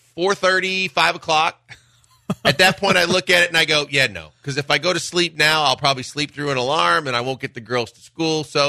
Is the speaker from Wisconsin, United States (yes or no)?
yes; Wisconsin, United States; because it's in my home state, look, it was the greatest thing for me was, I mean, what a Wisconsin day yesterday in terms of being a proud Wisconsinite